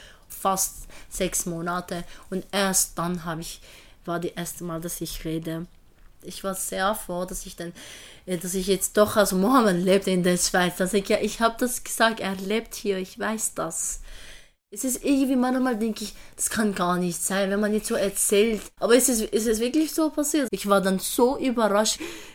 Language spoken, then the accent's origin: German; Syria; German is a second language; now in Germany; Da haben sie gewusst, dass ich aus Syrien bin und sind auch, die waren auch Kurden und ich auch.